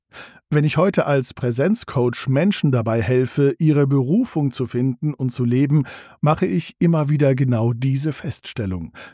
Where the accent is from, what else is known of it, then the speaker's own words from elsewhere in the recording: Hamburg, Germany; Eine dieser Situationen ereignete sich ausgerechnet in meiner Heimatstadt Hamburg